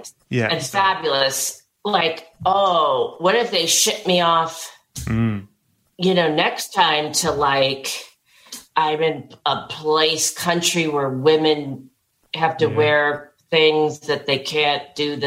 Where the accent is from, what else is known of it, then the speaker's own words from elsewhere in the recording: Manhattan, New York, United States; But I grew up in Manhattan and we went to the country on the weekends and my parents are quite erudite and we used to read.